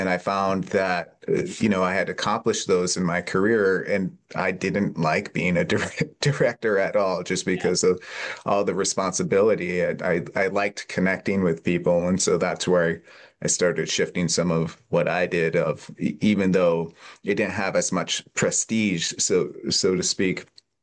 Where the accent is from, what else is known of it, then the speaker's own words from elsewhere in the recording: United States; obviously you're from Scotland, I'm from America, so the cultures are different